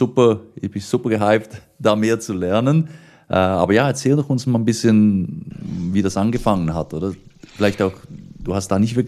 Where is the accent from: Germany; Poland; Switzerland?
Switzerland; bei uns in der Schweiz